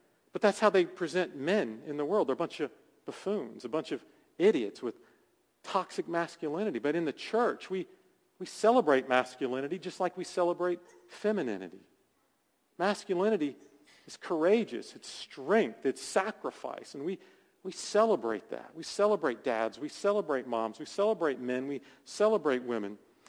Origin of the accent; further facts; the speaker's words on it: Deep South, United States; accent: thick southern; But me, I'm from the deep south. I'm from the Alabama, Florida line. That's where I was born and raised. And we all talk like this with these thick southern accents down there.